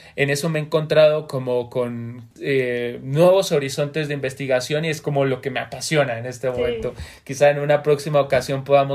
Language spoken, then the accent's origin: Spanish; Colombia; now in Mexico; no he podido como regresar a Colombia, no he podido volver a situar mi objeto de estudio en mi país. Ahorita estoy concentrado más en cuestiones de estudios de guión acá en México